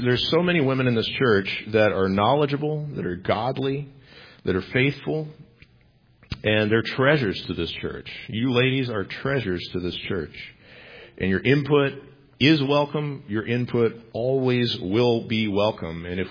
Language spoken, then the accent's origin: English; Texas, United States; I grew up in Texas. I grew up in a Southern Baptist background.